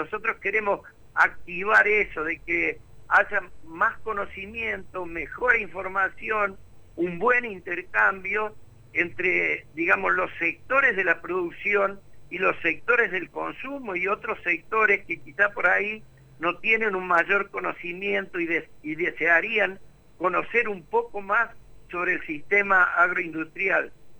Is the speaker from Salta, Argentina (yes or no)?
no; Las Amintas, Santa Fe, Argentina; now in Córdoba, Argentina; porque yo me vine del norte de Santa Fe, de un paraje que se llama Las Amintas, de una chacra, ahí donde todavía queda mi hermano más chico.